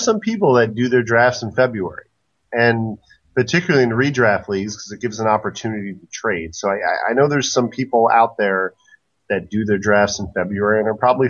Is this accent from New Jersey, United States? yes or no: yes; New Jersey, United States; now in Philadelphia, United States; It's like, no, I'm from Jersey. I'm a Mets fan.